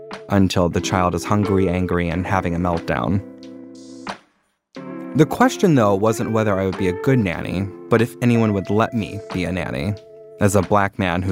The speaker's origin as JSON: {"language": "English", "town": "New Albany", "region": "Indiana", "country": "United States", "tie": "born or raised there", "said": "Most of my jobs when I was growing up in New Albany, Indiana, involved working with children"}